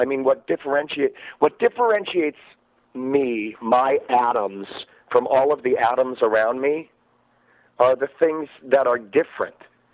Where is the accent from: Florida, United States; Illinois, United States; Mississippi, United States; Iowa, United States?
Iowa, United States; I come from Iowa, and not exactly a gay-friendly town.